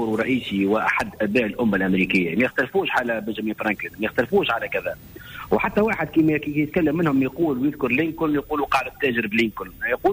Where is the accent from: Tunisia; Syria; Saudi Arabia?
Tunisia